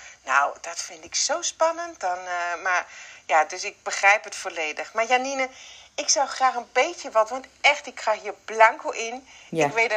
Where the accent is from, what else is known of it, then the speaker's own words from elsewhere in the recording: Germany; accent: German; Dutch is a second language; nog beter en effectiever en nog mooier kan klinken met mijn Duits accent